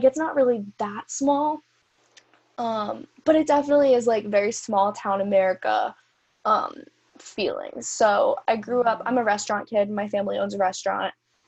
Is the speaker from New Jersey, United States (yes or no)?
yes; New Jersey, United States; So I'm from New Jersey, born and raised in the amazingly horrible state of New Jersey. I'm from South Jersey specifically, so if anyone out there is listening, it's South Jersey.